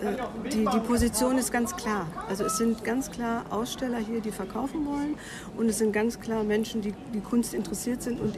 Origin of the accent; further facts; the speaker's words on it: Nordkirchen, North Rhine-Westphalia, Germany; ich komme aus Nordkirchen